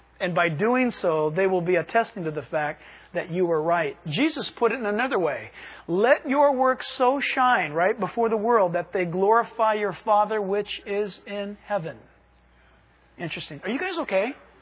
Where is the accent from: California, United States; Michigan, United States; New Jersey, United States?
California, United States; Look, we're from California, man.